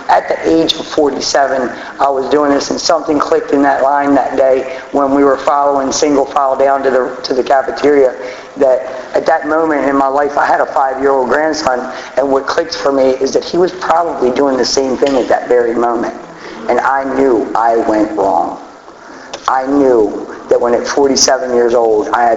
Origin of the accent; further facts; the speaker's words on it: Baltimore, Maryland, United States; I'm from West Side, Baltimore City. That's where I was born. That's where I was raised.